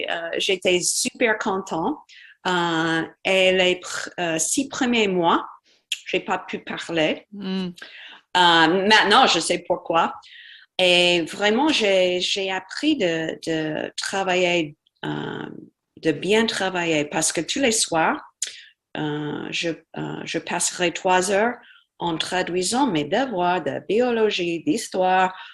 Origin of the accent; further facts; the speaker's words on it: Virginia, United States; also born or lived in Belgium / Germany; Et après ça, nous sommes retournés en Virginie. J'ai fini mes études à un lycée horrible.